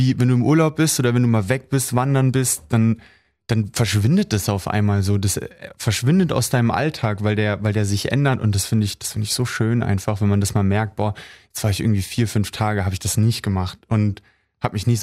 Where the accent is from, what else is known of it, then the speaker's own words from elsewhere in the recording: Berlin, Germany; Ich komme ja auch aus Berlin und das ist so eine schnelllebige Welt.